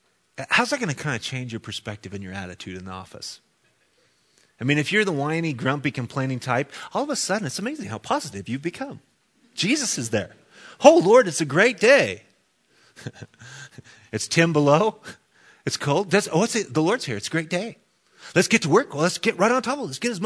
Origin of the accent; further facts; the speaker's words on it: Idaho, United States; And I'm for heaven's sakes, I'm from Idaho.